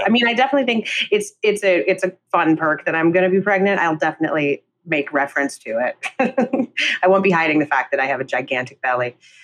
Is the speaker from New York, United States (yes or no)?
yes; New York, United States; we grew up in Midtown in Hell's Kitchen in New York. So we were blocks away from Broadway.